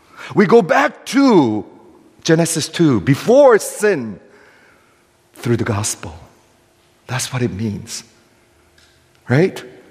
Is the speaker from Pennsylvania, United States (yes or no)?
no; Chicago, Illinois, United States; also born or lived in Korea; now in New York, United States; I was born in Korea years ago. Came to the United States 40 years ago, exactly 40 years ago. Okay. I grew up in Chicago. I went to Flushing High School, Stony Brook University